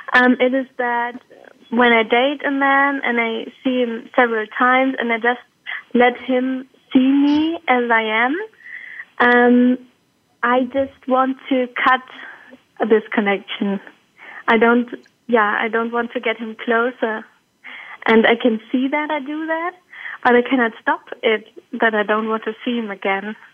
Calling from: Cologne, North Rhine-Westphalia, Germany; I'm calling in from Cologne, Germany.

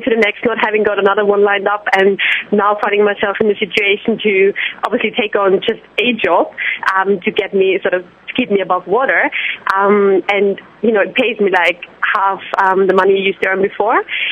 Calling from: London, United Kingdom; From London, UK.

